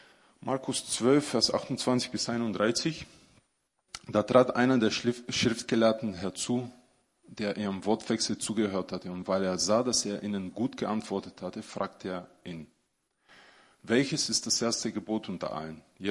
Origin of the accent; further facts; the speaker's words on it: Bulgaria; German is a second language; now in Germany; den Gott berufen hat, damals zur Wendezeit bei uns in Bulgarien. Bulgarien ist zwischen 6 und 7 Millionen Menschen.